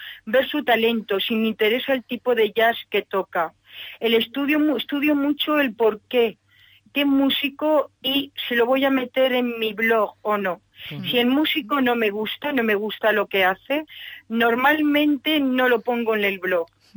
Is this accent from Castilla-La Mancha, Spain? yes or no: no; Valencia, Valencian Community, Spain; en Valencia. Sí, en nuestra ciudad, que yo soy valenciana.